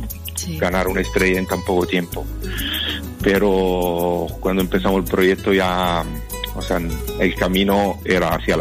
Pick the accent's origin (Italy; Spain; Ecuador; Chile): Italy; Spanish is a second language; yo y Paolo somos italianos